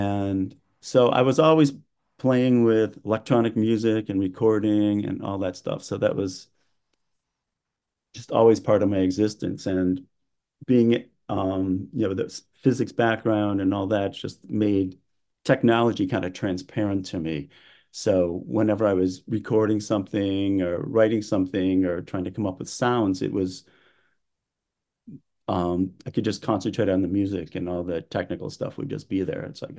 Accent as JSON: {"language": "English", "town": "Williamsville", "region": "New York", "country": "United States", "tie": "born or raised there", "said": "I grew up in Williamsville, New York, where they had an amazing music program"}